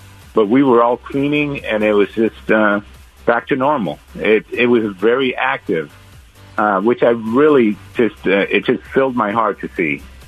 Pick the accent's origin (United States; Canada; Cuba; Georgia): Cuba; I'm originally from Cuba, and I don't take anything for granted in this country.